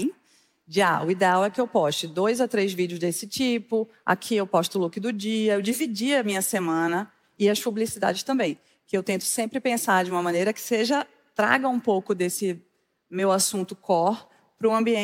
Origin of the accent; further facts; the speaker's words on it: Northeast Region, Brazil; Eu sou mulher e sou nordestina.